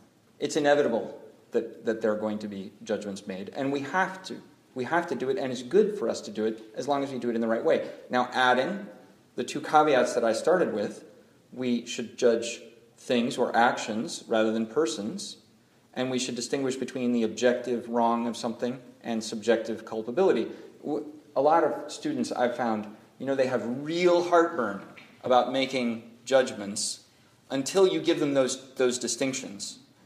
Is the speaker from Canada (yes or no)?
no; Seattle, Washington, United States; I mean, I'm from Seattle.